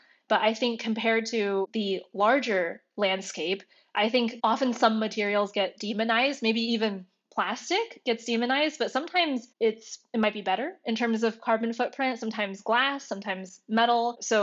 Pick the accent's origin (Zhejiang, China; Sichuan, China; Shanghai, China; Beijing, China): Shanghai, China; So I grew up near Shanghai. At that time, it was a lot of rice paddies and cornfields still out there in the suburbs.